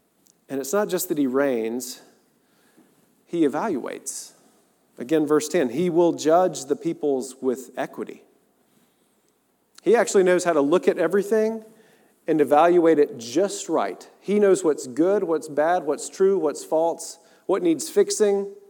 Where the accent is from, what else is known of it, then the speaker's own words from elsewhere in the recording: Appalachia, United States; as an Appalachian mountain boy, the first time that we went and I saw the Rocky Mountains